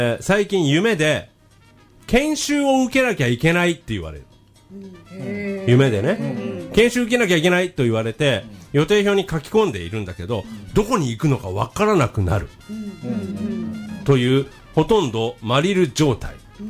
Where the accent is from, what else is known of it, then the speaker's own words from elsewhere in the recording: Yokosuka, Kanagawa, Japan; 横須賀駅横の海のそばの公園で、はいはいはい。私の地元やね。